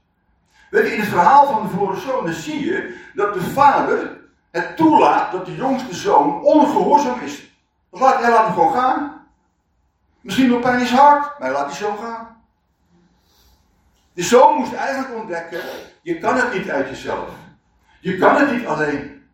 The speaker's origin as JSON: {"language": "Dutch", "country": "Netherlands", "tie": "born or raised there", "said": "wij zijn heel calvinistisch opgevoed in Nederland."}